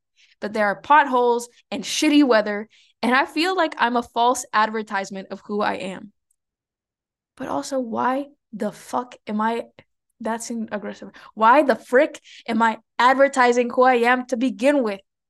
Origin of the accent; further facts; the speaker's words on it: Mexico; accent: Mexican; Sorry, guys, my Mexican accent is gonna keep coming out in English because I've been speaking a lot of Spanish.